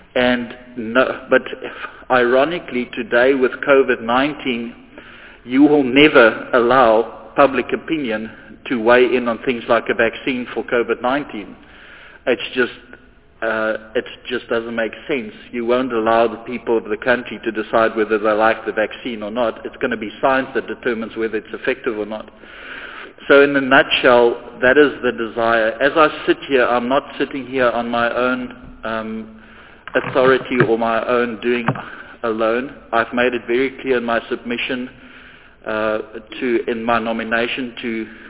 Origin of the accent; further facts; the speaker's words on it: Gauteng, South Africa; Briefly, my background, I grew up near Pretoria